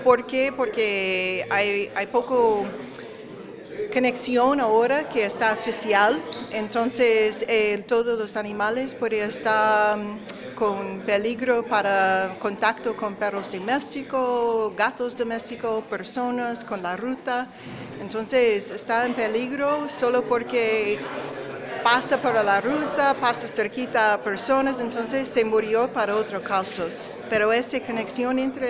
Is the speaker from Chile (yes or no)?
no; United States; Spanish is a second language; yo soy de Estados Unidos, trabajo con una universidad, Washington University en St. Louis